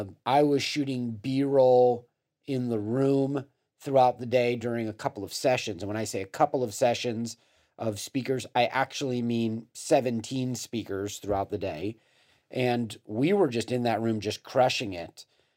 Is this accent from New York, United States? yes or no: no; Los Angeles, California, United States; And when I grew up in Los Angeles and I would turn on the radio